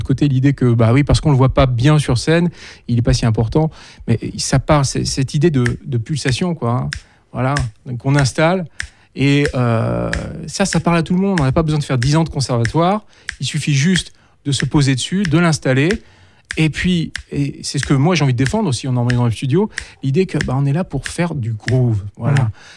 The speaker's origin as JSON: {"language": "French", "country": "France", "said": "moi, je suis français, je vis en France, je travaille en France"}